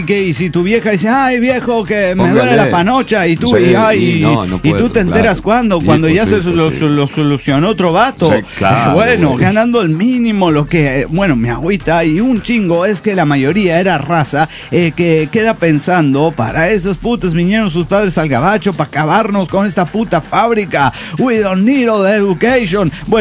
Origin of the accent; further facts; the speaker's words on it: San Luis, Argentina; de las Sierras de San Luis.